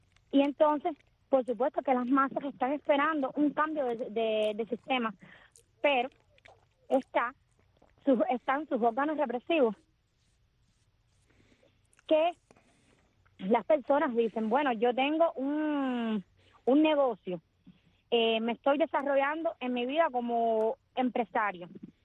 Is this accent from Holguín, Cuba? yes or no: no; Los Arabos, Matanzas, Cuba; Del municipio de los Arabos, provincia de Matanzas.